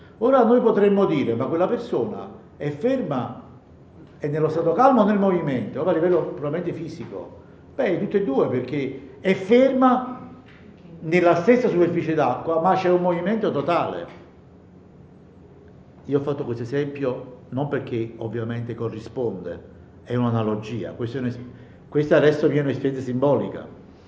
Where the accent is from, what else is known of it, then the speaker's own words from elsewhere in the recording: Naples, Campania, Italy; essendo io napoletano la cosa mi colpiva